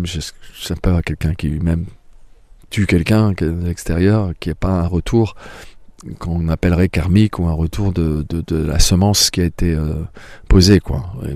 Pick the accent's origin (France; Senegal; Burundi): France; Hauts-de-France; À l'origine, je suis ch'ti, un ch'tibétain en fait.